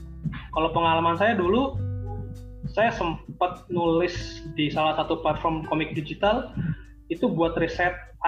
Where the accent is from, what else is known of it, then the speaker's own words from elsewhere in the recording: Jakarta, Indonesia; Saya orang Betawi